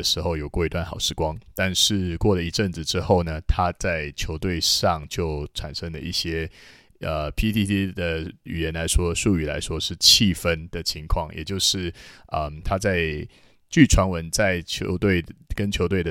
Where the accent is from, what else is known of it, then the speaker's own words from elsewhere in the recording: Taiwan; 他就出现了类似像我们台湾人说叫白老这样的现象